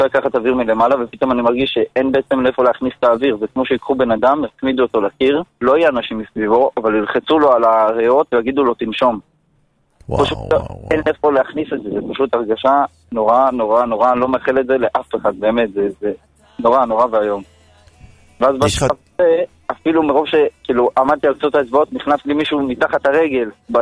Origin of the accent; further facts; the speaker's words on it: Modiin Illit, Judea and Samaria Area, Israel; אני ממודיעין עילית.